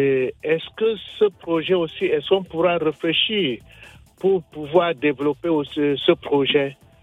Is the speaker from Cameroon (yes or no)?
yes; Cameroon; J'ai des petits au Cameroun, je suis Camerounais.